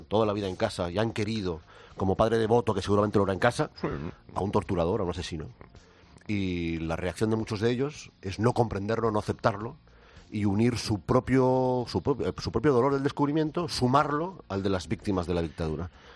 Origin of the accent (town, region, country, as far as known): Spain